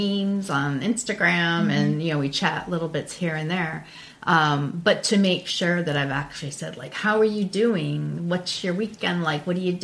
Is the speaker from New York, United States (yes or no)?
yes; Gloversville, New York, United States; I'm from Gloversville originally.